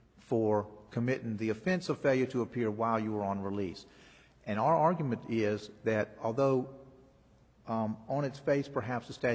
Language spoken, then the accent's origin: English; Shreveport, Louisiana, United States; I'm from Shreveport